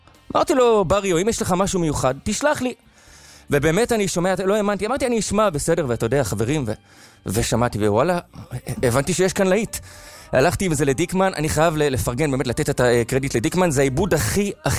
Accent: Jerusalem, Jerusalem District, Israel; אני גדלתי בירושלים, בירושלים בקודש.

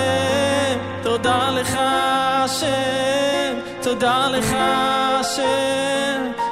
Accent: Beit Shemesh, Jerusalem District, Israel

